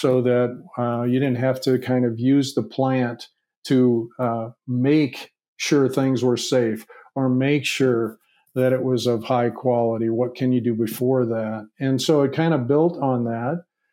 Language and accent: English; Illinois, United States; also born or lived in Iowa; You know, I was raised in the Midwest, in Illinois and Iowa.